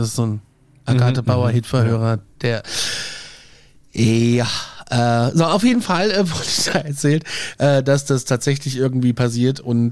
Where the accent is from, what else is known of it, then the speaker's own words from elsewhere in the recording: Aschaffenburg, Bavaria, Germany; ich bin neulich total dumm hier in Aschaffenburg, in meiner Heimatstadt.